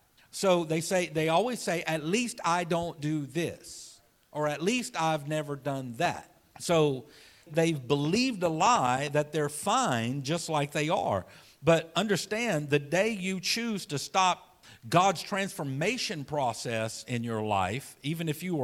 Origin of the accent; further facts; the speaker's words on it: Louisiana, United States; You know, we're from Louisiana. I've said this before. But, you know, growing up in our culture